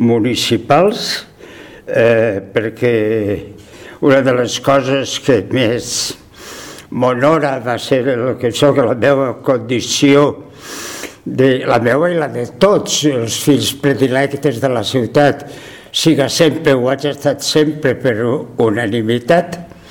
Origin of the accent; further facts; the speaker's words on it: Gandia, Valencian Community, Spain; jo vaig nàixer a Beniopa. Soc fill de Gandia perquè Beniopa és Gandia en aquest moment, i perquè també Gandia ha estat la meva ciutat.